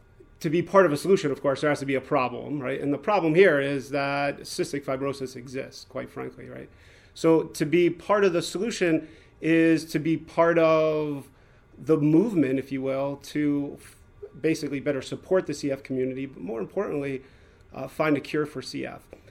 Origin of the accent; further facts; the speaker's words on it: New Haven, Connecticut, United States; As you said, I grew up in Connecticut. I was diagnosed when I was 2 years old at Yale New Haven Hospital. I grew up outside of New Haven.